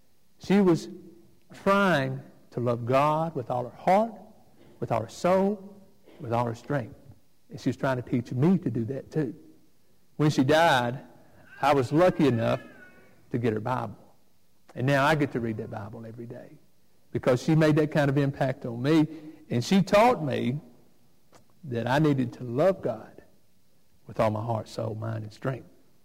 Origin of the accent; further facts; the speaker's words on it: Florence, Alabama, United States; When I was growing up in Florence, Alabama, we would go pick up my great-grandmother every Sunday morning and take her to church with us.